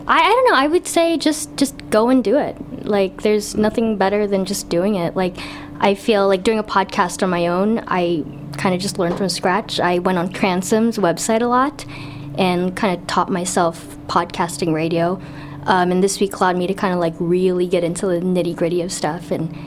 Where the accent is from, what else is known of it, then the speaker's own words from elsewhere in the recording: Los Angeles, California, United States; Of course. … from Los Angeles.